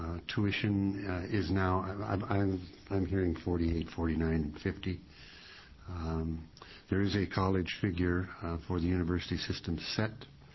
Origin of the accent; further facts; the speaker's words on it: Oregon, United States; I'm from House District 59. That's the Dalles to John Day, Black Butte to Granite. I know most of you have been to Granite. It's about one-sixth of Oregon. I'm on the dry side.